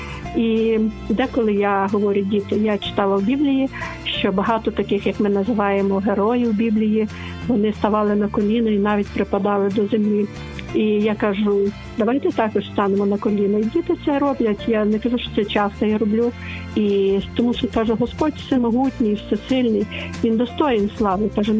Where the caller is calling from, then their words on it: Lviv, Lviv Oblast, Ukraine; Я зі Львова